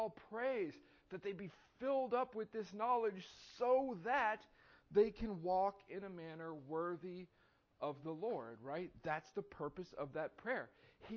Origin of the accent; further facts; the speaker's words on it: Texas, United States; I grew up in Texas near Lake Conroe, and we used to go water skiing all the time.